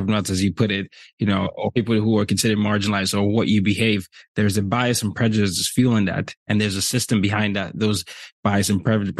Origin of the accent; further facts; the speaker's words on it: Nigeria; I'm from Nigeria